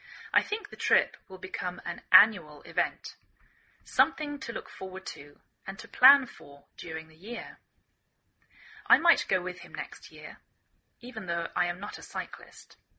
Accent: England, United Kingdom; now in United States

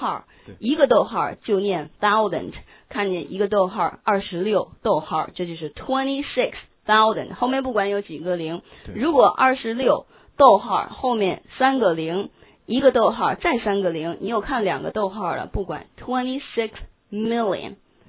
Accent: China; 我们中国人就直接问您有什么学历哈

